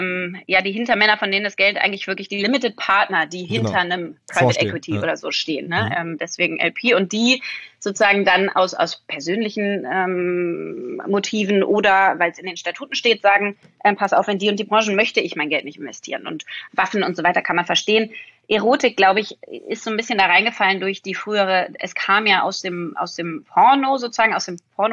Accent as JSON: {"language": "German", "region": "Berlin", "country": "Germany", "said": "Ich bin Berlinerin, ja."}